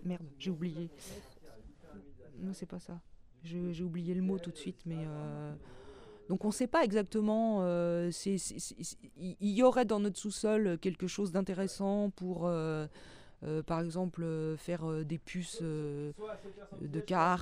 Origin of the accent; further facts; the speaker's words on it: Paris, Île-de-France, France; moved away as an adult; Je suis parisienne d'origine. J'ai quitté Paris en 88.